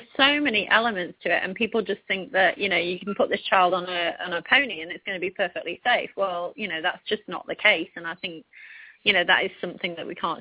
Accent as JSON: {"language": "English", "region": "England", "country": "United Kingdom", "tie": "born or raised there", "said": "even when I grew up in England"}